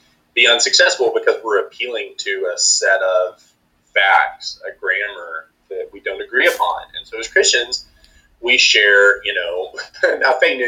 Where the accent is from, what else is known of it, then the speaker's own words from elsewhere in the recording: Amarillo, Texas, United States; I'm from Amarillo, Texas, so that interests me